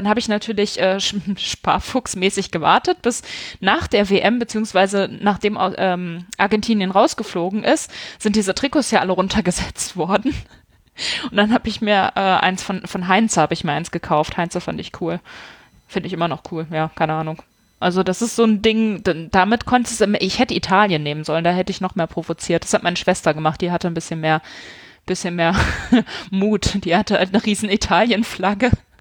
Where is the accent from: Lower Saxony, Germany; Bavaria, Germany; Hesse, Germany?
Lower Saxony, Germany; Hanover; also ich komme aus Hannover, ne, und war aber nie 96-Fan.